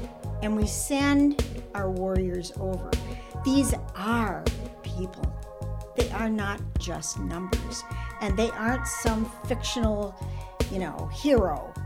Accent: Minnesota, United States; And so we're both from Minnesota, and we've been buddies ever since.

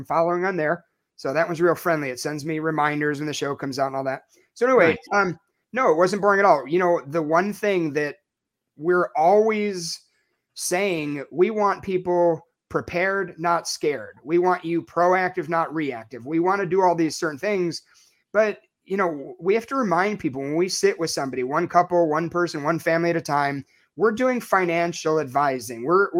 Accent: Chicago, Illinois, United States; I'm starting to go to Iraq more. I'm from Chicago. It makes me sad. I miss the pizza.

